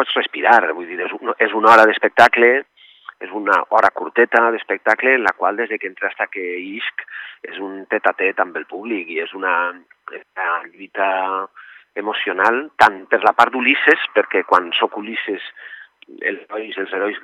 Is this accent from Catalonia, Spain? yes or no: no; Vila-real, Valencian Community, Spain; en Via Real, en el meu poble natal.